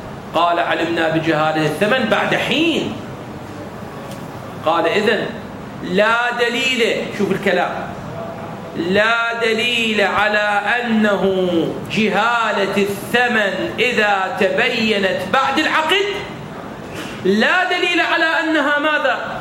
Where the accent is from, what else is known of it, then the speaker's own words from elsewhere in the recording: Iraq; فعلمت بأن ثمنه بهاي العملة شي يساوي عندنا بالعراق